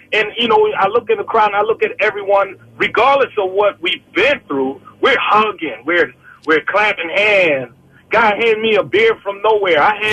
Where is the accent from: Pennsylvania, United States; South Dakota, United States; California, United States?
Pennsylvania, United States; Philadelphia; now in Virginia, United States; I was born in Philadelphia. I live in Virginia now. Grew up in the Strawberry Mansion section.